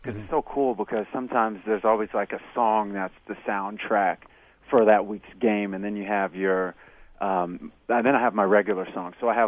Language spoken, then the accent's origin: English; Kansas City, Missouri, United States; But being that I grew up in Kansas City, Missouri, and the West Coast was so much of an influence, I picked